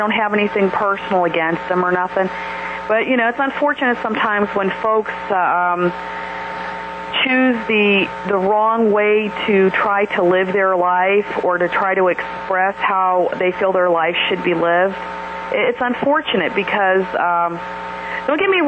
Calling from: Columbus, Ohio, United States; Hey, Kevin … from Columbus again.

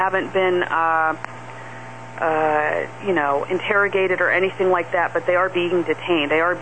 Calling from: Columbus, Ohio, United States; Hi, Kevin. … from Columbus.

